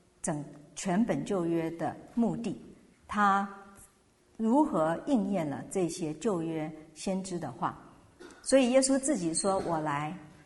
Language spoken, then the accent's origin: Chinese; China; 我们中国人也是很看重家谱